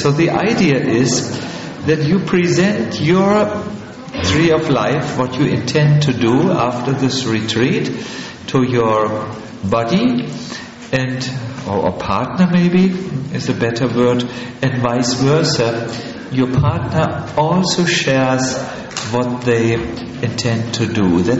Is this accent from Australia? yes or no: no; Northern Germany, Germany; English is a second language; See, I'm from North Germany, where you speak such things, and it's a good joke, but here it may not be.